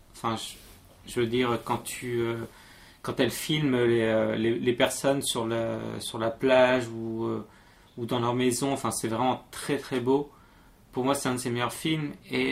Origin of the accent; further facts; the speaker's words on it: Brittany, France; enfin moi je viens de Bretagne